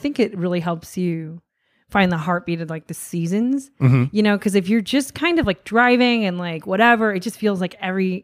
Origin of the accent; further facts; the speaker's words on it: Seattle, Washington, United States; Because I grew up in Seattle, it's like always rainy and kind of cloudy most of the time, but I love it.